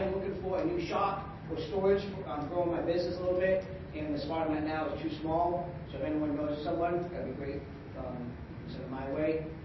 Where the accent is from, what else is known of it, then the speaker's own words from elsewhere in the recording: Webster, Massachusetts, United States; I'm a local guy. I grew up in Webster and Thompson my whole life